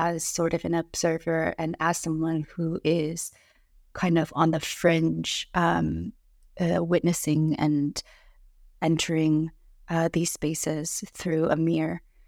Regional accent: United States; I say we, I'm from America. I've grown up here, lived here my whole life

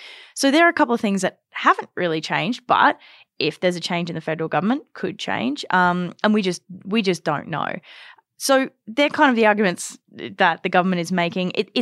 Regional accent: Australia; I remember growing up in Australia, we used to have off-peak and peak power rates.

